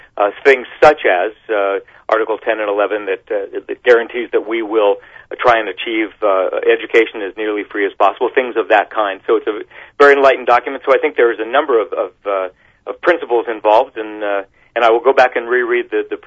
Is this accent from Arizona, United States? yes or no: yes; Tucson, Arizona, United States; growing up in Tucson as I did